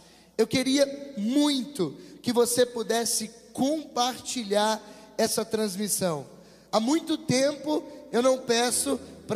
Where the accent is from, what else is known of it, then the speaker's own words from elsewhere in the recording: Angra dos Reis, Rio de Janeiro, Brazil; now in Jandaia do Sul, Brazil; Nada contra Jandaia do Sul, mas Angra dos Reis é de onde eu vim.